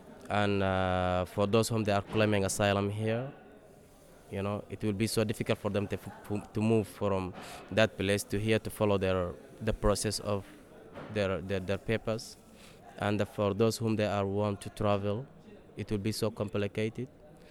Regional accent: Darfur, Sudan; I'm from Sudan, Darfur State.

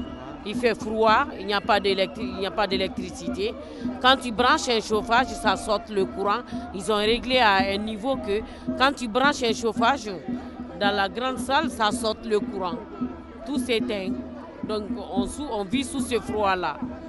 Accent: Bamako, Mali; moved away as an adult; now in France; Je viens du Mali. De Bamako, depuis 2001, je suis là.

